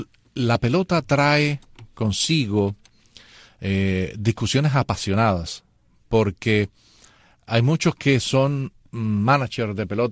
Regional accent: Cuba; born there; aunque nací ahí, no juego por Cuba

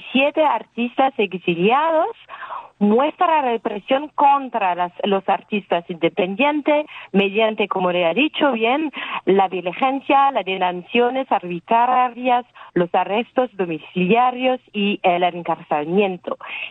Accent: France; accent: French; Spanish is a second language; mi país, que puedes escuchar con mi acento francés muy fuerte

